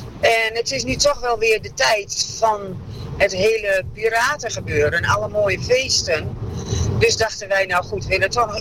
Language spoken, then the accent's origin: Dutch; Vroomshoop, Overijssel, Netherlands; wij komen uit Vroomshoop.